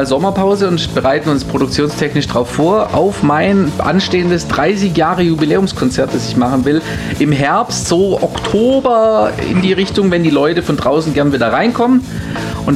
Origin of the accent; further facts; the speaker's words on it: Mössingen, Baden-Württemberg, Germany; Das Ganze wird stattfinden in Mössingen, meiner Heimatstadt.